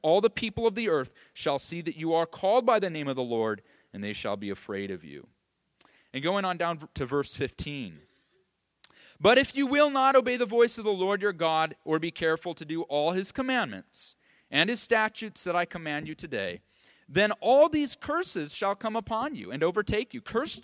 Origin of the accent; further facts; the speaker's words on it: California, United States; now in Iowa, United States; But I come from California, as you know, and as I grew up there, on television, you could see the stupidest criminals almost every day.